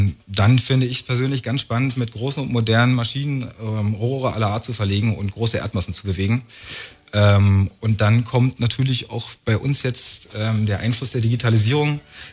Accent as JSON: {"language": "German", "town": "Potsdam", "region": "Brandenburg", "country": "Germany", "tie": "born or raised there", "said": "Ja, ich bin in Potsdam aufgewachsen und bin der Stadt auf meinem Weg eigentlich immer treu geblieben."}